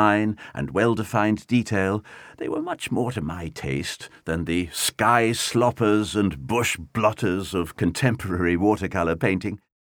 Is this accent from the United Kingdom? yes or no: yes; London, United Kingdom; born there; I was born in London, just off the Old Kent Road, so I cannot claim to be a countryman.